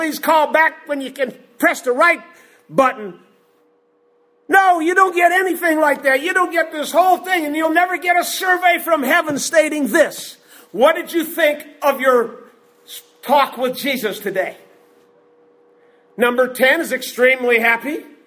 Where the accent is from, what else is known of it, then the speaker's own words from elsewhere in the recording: Midwest, United States; Or a refrigerator, excuse me, I'm from the Midwest, okay?